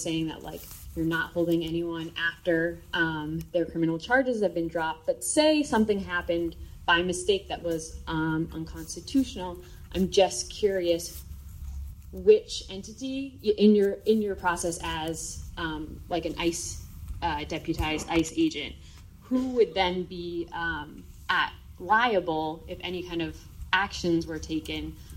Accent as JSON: {"language": "English", "town": "Falmouth", "region": "Massachusetts", "country": "United States", "said": "I'm from Falmouth, Massachusetts"}